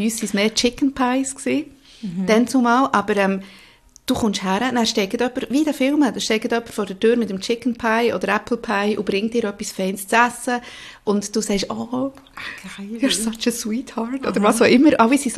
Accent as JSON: {"language": "German", "region": "Bern", "country": "Switzerland", "tie": "born or raised there", "said": "Ich bin auch im Emmental aufgewachsen und..."}